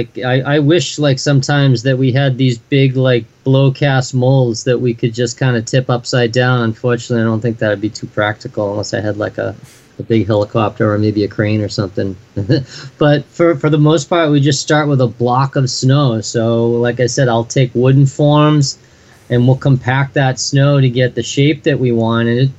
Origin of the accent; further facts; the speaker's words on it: New England, United States; I looked over at my wife, and we're from New England